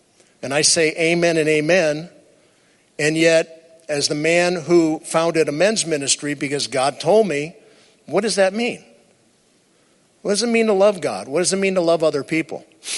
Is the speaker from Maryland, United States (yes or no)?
no; Cleveland, Ohio, United States; now in Los Angeles, United States; I was raised in Cleveland, Ohio. My dad got a job in the movie industry in the 60s, moved out here.